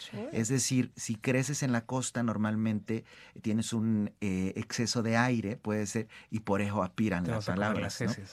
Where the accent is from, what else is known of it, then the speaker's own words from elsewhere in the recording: Mexico; Es decir, si a mí me dice un argentino una grosería o un venezolano, me puede hasta dar risa, ¿no? Y entonces es un tema profundamente cultural. Digamos dos mexicanas